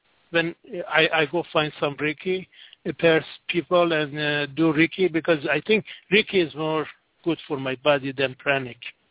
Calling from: United States; I'm calling from the United States.

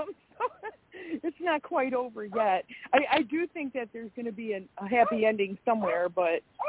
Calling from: Wisconsin, United States; I'm calling from Wisconsin.

